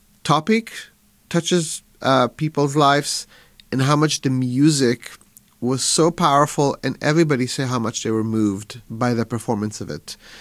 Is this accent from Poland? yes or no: no; Israel; now in United States; I grew up in Israel, but my family immigrated from Morocco to Israel.